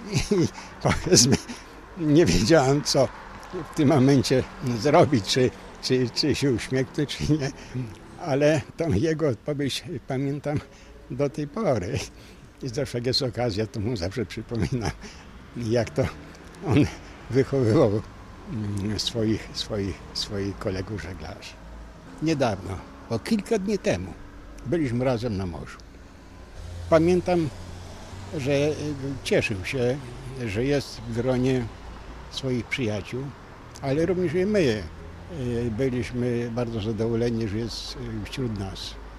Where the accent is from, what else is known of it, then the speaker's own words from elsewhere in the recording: Podolia, Ukraine; now in Bydgoszcz, Poland; Ja wywodzę się z Podola. Miałem bliżej do gór niż do morza, ale z nakazu pracy znalazłem się w Bydgoszczy.